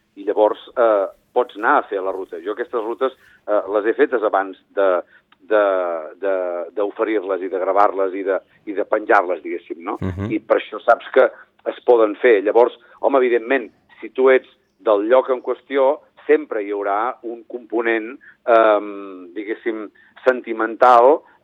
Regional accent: Besalú, Catalonia, Spain; Besalú, que és el meu poble

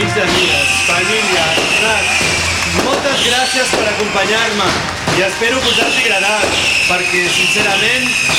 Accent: Sitges, Catalonia, Spain; l'essència de com som la gent de Sitges

